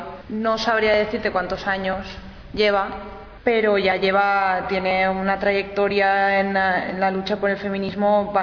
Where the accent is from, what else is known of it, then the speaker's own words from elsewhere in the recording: Xàtiva, Valencian Community, Spain; de Seativa. Seativa es un pueblo de la costera, comarca del País Valencià.